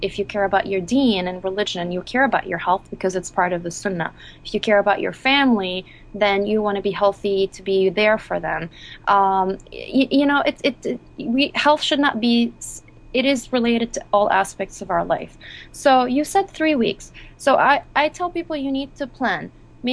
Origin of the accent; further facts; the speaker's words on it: Jordan; English is a second language; now in United States; I grew up in Jordan, where, you know, we did have some big grocery stores, but mainly limited options, a lot of homemade foods. Then I moved to the U.S.